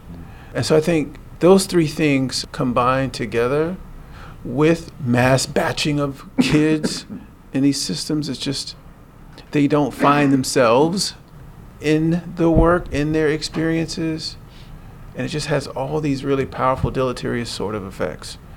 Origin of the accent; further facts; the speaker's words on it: Florida, United States; I'm from Florida, by the way